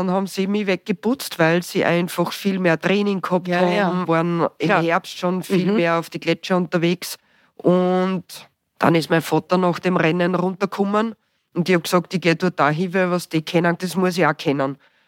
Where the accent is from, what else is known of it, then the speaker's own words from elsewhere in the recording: Neusiedl bei Pernitz, Lower Austria, Austria; dann bin ich in Neusiedl bei Pernitz aufgewachsen, habe dort mein letztes Kindergartenjahr Volksschule verbracht